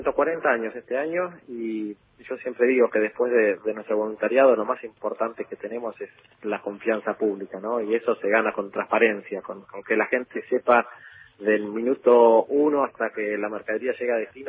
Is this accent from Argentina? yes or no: yes; La Plata, Buenos Aires Province, Argentina; la filial de La Plata, de donde yo soy.